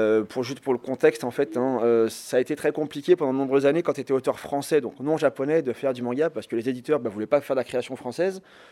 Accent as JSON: {"language": "French", "region": "Auvergne-Rhône-Alpes", "country": "France", "tie": "born or raised there", "lives_now": "Paris, France", "said": "moi j'ai grandi dans l'Isère, donc à une époque on n'avait pas encore Internet."}